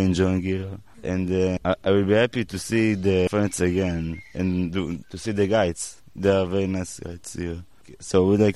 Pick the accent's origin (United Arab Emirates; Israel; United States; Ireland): Israel; I'm from Israel.